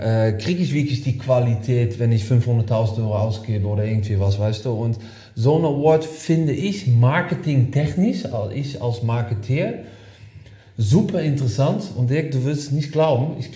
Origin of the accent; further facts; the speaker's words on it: Netherlands; German is a second language; now in Germany; ich komme aus Holland, aber ich wohne in Deutschland, sehr lange aktiv.